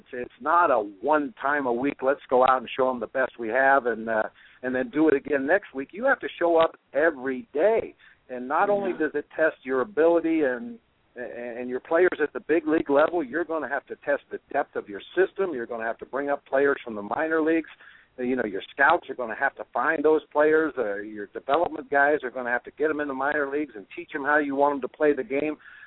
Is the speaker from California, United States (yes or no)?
no; Ohio, United States; I was born and raised in Ohio, so I grew up a Cleveland Indians fan back in the mid-60s